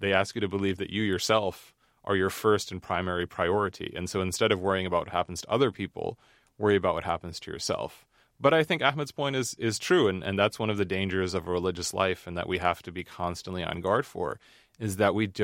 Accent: United States; because as an American

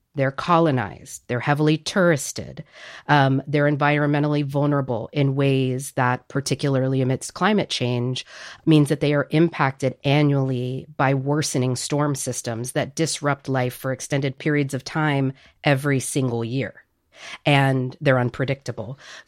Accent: Puerto Rico; born there; You know, I was born in Puerto Rico and have always felt very tied to Puerto Rico.

